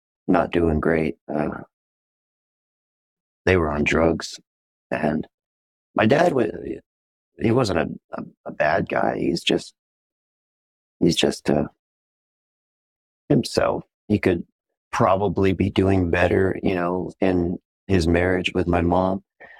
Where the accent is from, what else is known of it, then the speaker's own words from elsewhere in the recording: Tucson, Arizona, United States; I feel like God's telling me to go back to Tucson, go back to my hometown